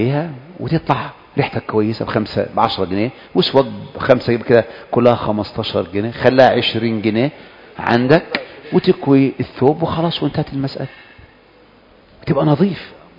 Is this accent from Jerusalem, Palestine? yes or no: no; Gaza, Gaza Strip, Palestine; وأنا من أهل غزة